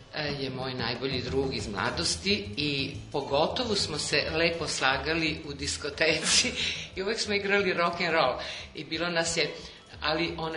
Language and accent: Serbian; Kragujevac, Šumadija, Serbia; also born or lived in Novi Beograd; 16 godina u Kragujevcu. Jako volim taj grad i još, jako sam bila vezana jer moji najlepši trenuci detinjstva su prošli u Kragujevcu.